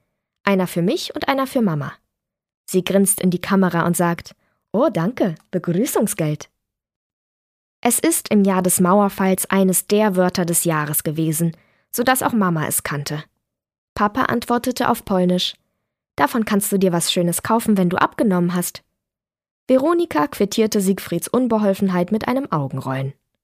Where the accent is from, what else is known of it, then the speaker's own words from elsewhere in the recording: Berlin, Germany; Ich bin im Märkischen Viertel mit Kindern aufgewachsen